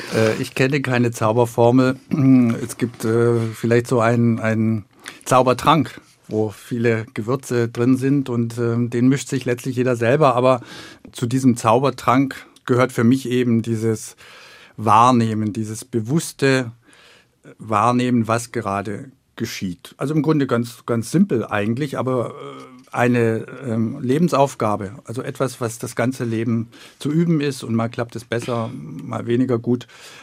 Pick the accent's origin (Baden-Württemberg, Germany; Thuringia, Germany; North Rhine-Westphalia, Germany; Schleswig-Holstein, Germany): Baden-Württemberg, Germany; Warmbronn; also born or lived in Stuttgart; now in Berlin, Germany; Also ich bin Schwabe, Stuttgart geboren und in Warmbronn aufgewachsen, ein kleines Dorf in der Nähe von Stuttgart.